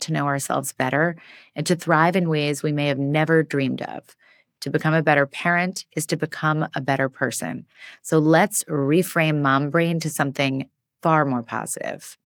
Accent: New York City, New York, United States; now in Los Angeles, United States; but since I'm a New Yorker, this made a lot of sense to me. When I moved to Los Angeles from New York City

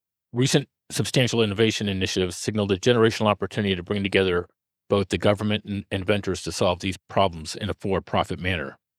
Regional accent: Washington, District of Columbia, United States; I grew up in the Washington, D.C. area.

